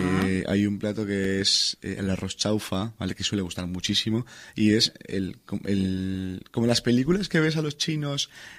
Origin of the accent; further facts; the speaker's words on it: Peru; Yo como peruano antes veía siempre la margarita, el mojito y demás.